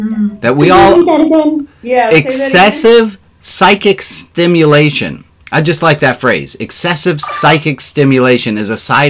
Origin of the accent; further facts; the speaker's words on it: New York City, New York, United States; I grew up in New York City. Typical New Yorker